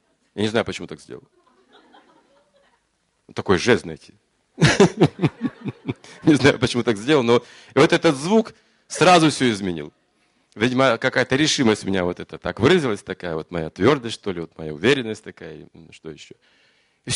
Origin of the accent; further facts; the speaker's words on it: Georgievka, Kazakhstan; born there; я в Георгиевку ездил там, где я же родился, в Георгиевке. Мать родилась тоже в Казахстан.